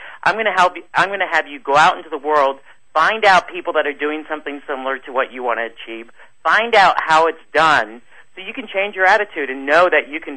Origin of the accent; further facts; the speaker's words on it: Taipei, Taiwan; moved away; I grew up in Taipei, Taiwan. And my father went over there for business, and we lived on the side of a hill.